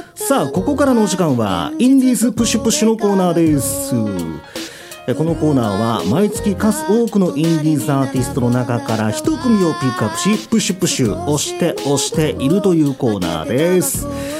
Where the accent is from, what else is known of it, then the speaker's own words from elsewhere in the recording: Nagasaki, Japan; 僕長崎なんですよね。